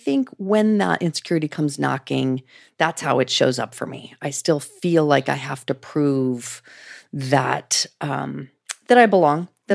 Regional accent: Idaho, United States; I'm from Idaho and like many generations. And I live in like the coastal elite thing, the bubble of it all.

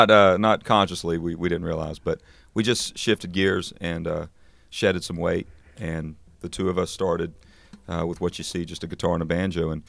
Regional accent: North Carolina, United States; Well, where we grew up in North Carolina is not really that rich in bluegrass necessarily.

